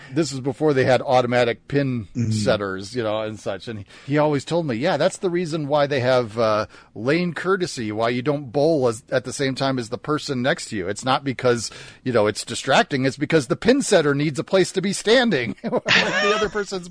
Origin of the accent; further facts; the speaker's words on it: Chicago, Illinois, United States; I mean, I grew up in the Chicago area, bowling. We are given a bowling ball at an early age. I was in youth bowling leagues growing up.